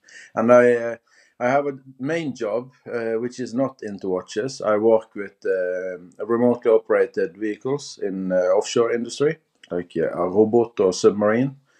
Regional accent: Bergen, Vestland, Norway; And that's Friele coffee, which is from my hometown, Bergen.

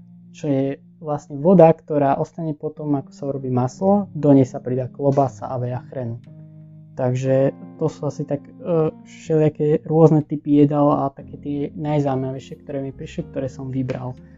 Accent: eastern Slovakia, Slovakia; tak napríklad tu u nás na východe máme taký kysnutý koláč s tvarohom a hrozinkami

